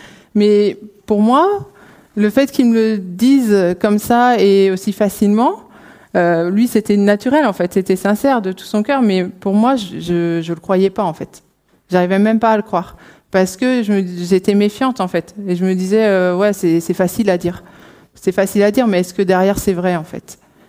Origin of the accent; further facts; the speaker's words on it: Pays de la Loire, France; moved away as an adult; moi, je suis originaire de Vendée. Et quand je suis arrivée dans le Nord pour mes études, j'y suis finalement restée par amour aussi.